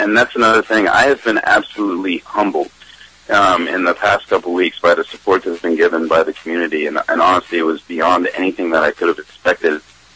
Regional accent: United States; This is the country that I grew up in. This is the country that I fought for.

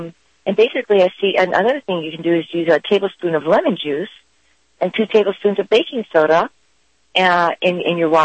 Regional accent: Michigan, United States; I know that I came from Michigan, and we have these wonderful Michigan cherries. In fact, I think we grow more cherries in Michigan where I was living than anywhere.

